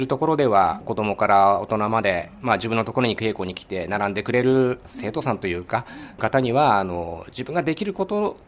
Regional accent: Fujisawa, Kanagawa, Japan; born or raised there

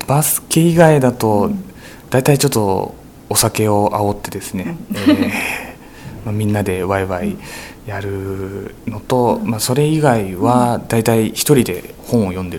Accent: Tsujido, Kanagawa, Japan; いや、出身は辻堂です。

